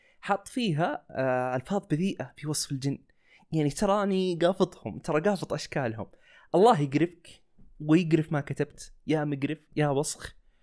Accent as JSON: {"language": "Arabic", "country": "Saudi Arabia", "said": "عندنا في السعودية"}